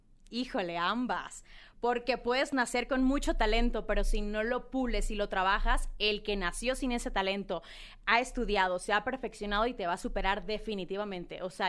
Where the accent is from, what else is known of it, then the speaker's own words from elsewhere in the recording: Culiacán, Sinaloa, Mexico; yo soy una niña de Culiacán, Sinaloa. Pues nada, nací en Culiacán, empiezo a estudiar actuación.